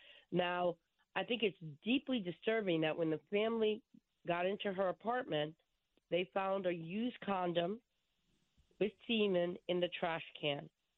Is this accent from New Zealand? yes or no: no; Bridgeport, Connecticut, United States; I'm a white woman who was born and raised in Bridgeport. And I will tell you, I said to somebody myself, I said, you know, Black Rock is the most affluent section of Bridgeport.